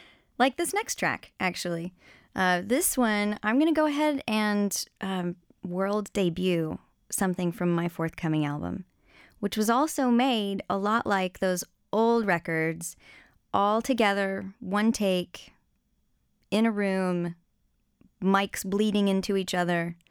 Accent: East Coast, United States; It actually reminds me of camping at Civil War battlefields growing up on the East Coast, listening to my dad's battery-operated cassette boombox.

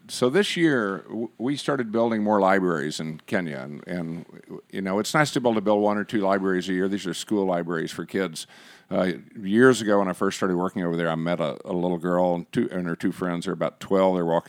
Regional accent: San Angelo, Texas, United States; I'm from San Angelo. So right. It's the common West Texas thing with the two of us.

